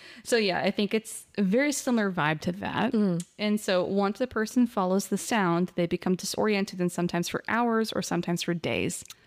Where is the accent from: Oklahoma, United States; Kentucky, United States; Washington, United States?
Washington, United States; We are from Washington, so.